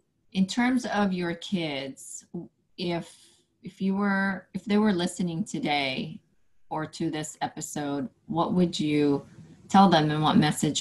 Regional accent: Philippines; moved away as an adult; now in United States; I grew up in the Philippines and I was 20 going on 21 when I came. So I was already an adult when I came about 18 years ago.

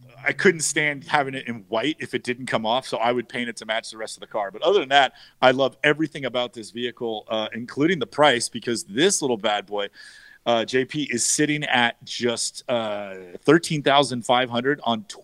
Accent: San Francisco, California, United States; Because I grew up in San Francisco and we just never saw cars like this. There's no lakes, there's no rivers, there's no mountains in San Francisco.

